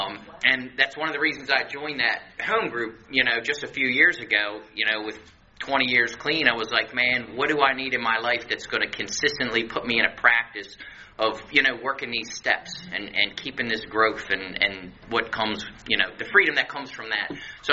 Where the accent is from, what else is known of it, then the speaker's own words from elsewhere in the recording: Baltimore, Maryland, United States; I grew up in Baltimore City over in Hamden.